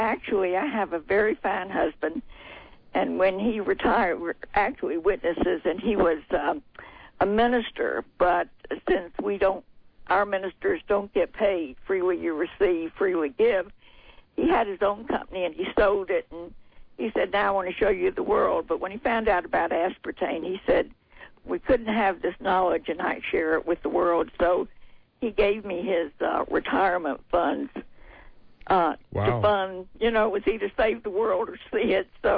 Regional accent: Atlanta, Georgia, United States; accent: Georgia; Yes, I'm from Atlanta, Georgia.

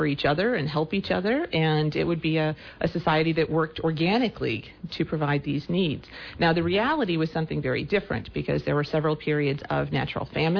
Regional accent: the South, United States; I grew up in the South in a fairly politically and religiously conservative area, and people were terrified of the Soviet Union.

